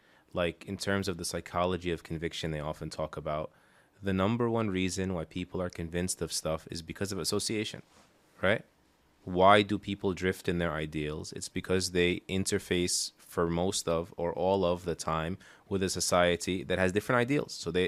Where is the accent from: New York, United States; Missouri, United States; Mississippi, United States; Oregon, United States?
New York, United States; New York City; Because when I grew up in New York City, mm-hmm. like, the youth that were leaving the masajid went unnoticed.